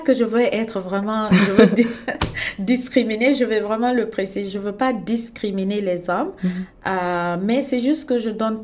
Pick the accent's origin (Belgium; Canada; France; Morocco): Canada; also born or lived in Montreal, Canada / Toronto, Canada; moi je suis canadienne, je dirais canadienne d'origine guinéenne. Je suis au Canada, ça fait un peu plus de 10 ans, 10 ans et demi.